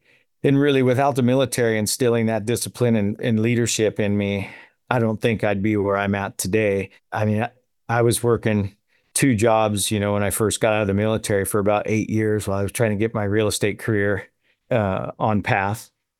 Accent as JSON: {"language": "English", "town": "Puyallup", "region": "Washington", "country": "United States", "tie": "born or raised there", "said": "Okay, sure. I grew up here in Washington, Puyallup, Washington. And pretty much have lived here my entire life with the exception of military service."}